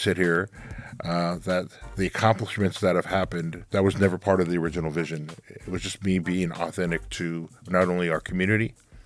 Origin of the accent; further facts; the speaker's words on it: Montana, United States; I come from the Assiniboine Sioux people on the Fort Peck Indian Reservation.